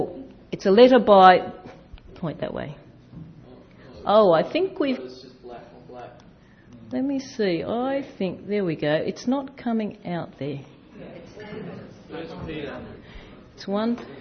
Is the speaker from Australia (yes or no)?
yes; Australia; now do I sound like an Aussie? Yes. Yeah. I'm an Australian, an ABC, Australian born Chinese. And I'm a fourth generation. But on my dad's side, he's from Malaysia, also Chinese. Do I speak Chinese? No, I don't speak Chinese.